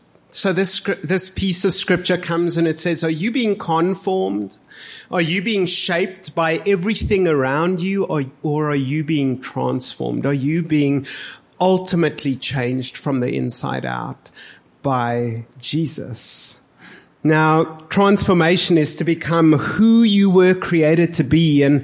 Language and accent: English; Pretoria, Gauteng, South Africa; If I am a person from Pretoria and I live in this city, the hustle, the bustle, the things that we have in our city are also going to start to shape us.